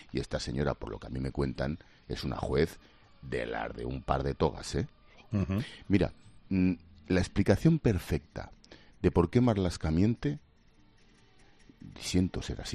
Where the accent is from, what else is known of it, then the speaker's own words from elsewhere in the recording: Spain; Pero como español, como pagador de impuestos, como votante...